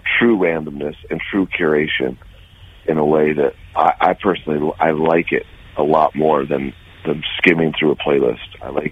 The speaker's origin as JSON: {"language": "English", "town": "Akron", "region": "Ohio", "country": "United States", "tie": "born or raised there", "said": "Growing up in Akron, we had a college radio station that was actually designed to teach broadcasting skills."}